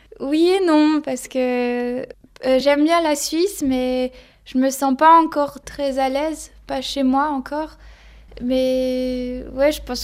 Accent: Morocco; now in France; comme j'ai grandi au Maroc, c'est un pays bah, déjà musulman.

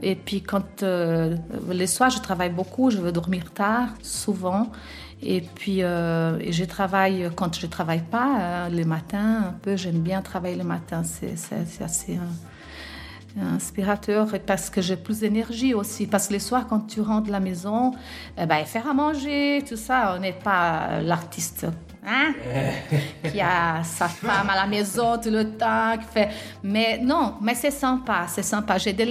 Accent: Brazil; now in Switzerland; Aujourd'hui, je suis Suissesse. J'habite plus longtemps ici que j'en ai habité au Brésil. Et puis, je ne renie pas mes racines parce que je suis une Brésilienne, vraie.

